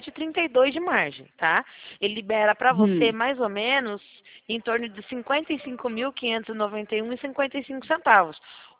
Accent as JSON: {"language": "Portuguese", "region": "São Paulo", "country": "Brazil", "said": "que eu sou daqui de São Paulo"}